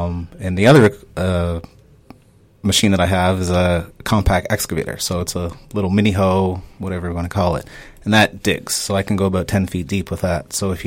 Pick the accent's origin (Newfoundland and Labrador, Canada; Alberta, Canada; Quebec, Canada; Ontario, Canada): Ontario, Canada; Whitby; Because when I was a kid growing up in Whitby, I used to see all the streets being built and stuff.